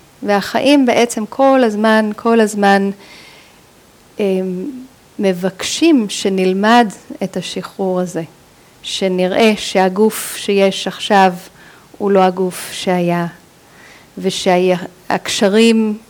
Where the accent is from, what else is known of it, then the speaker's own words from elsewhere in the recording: United States; כשהייתי ילדה, גדלתי בארצות הברית